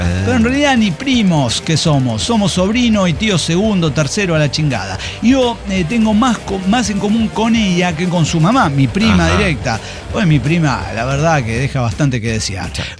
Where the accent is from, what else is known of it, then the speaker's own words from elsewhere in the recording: Cárdenas, San Luis Potosí, Mexico; also born or lived in Río Verde; les cuento que yo nací en Río Verde, pero crecí en Cárdenas, un municipio aún más pequeño de San Luis Potosí.